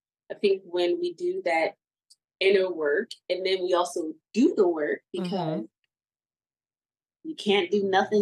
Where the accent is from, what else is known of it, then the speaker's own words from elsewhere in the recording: Philadelphia, Pennsylvania, United States; I grew up in Philly. If you grew up in Philly, you knew back in the day